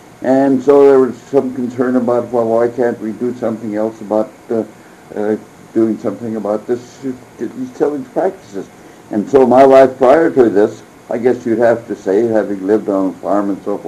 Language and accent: English; Reserve, Montana, United States; I was born and raised in eastern Montana. I was born in Sod Shack, 4 miles east of Reserve, and was just a year old.